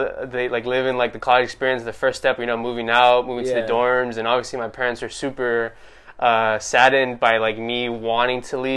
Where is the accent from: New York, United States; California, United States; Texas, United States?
California, United States; Hawthorne; born and raised in Hawthorne